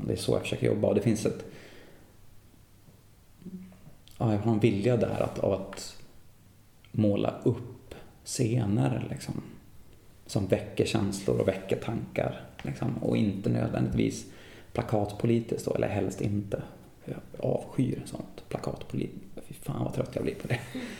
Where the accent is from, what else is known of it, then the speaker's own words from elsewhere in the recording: Gävle, Gävleborg County, Sweden; det manliga idealet som jag växte upp med i Gävle